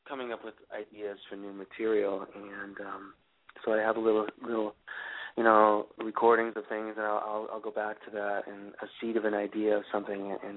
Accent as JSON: {"language": "English", "region": "Massachusetts", "country": "United States", "also_born_or_lived": "Oregon / Washington", "said": "I moved back to Massachusetts, which is my home state. But previous to that, I had lived in Oregon for close to 20 years in Washington."}